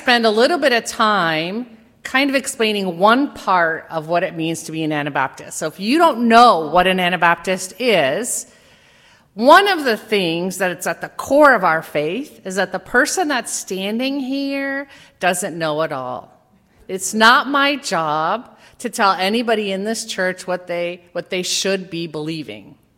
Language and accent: English; Vineland, Ontario, Canada; now in United States; Southern Ontario, in Vineland, Ontario.